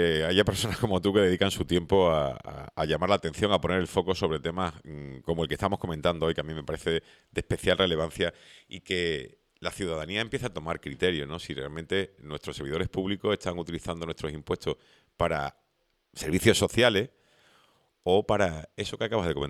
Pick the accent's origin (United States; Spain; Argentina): Spain; Seville, Andalusia; born there; accent: godo; now in Canary Islands, Spain; yo llevo aquí 30 años, no es que venga ahora para acá, yo tengo acento godo porque nací en Sevilla, pero soy más canario que el plátano, vamos.